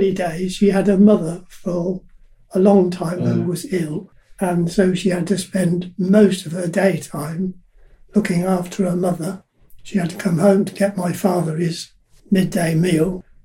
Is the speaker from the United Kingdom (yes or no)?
yes; Bletchley, South East England, United Kingdom; I lived in this house, was born in this house, so I've been here all my life.